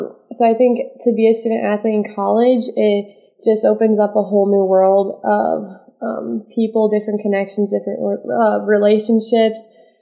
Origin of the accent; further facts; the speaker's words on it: St. Louis, Missouri, United States; I'm from St. Louis, Missouri, and I go to Concordia University, Nebraska.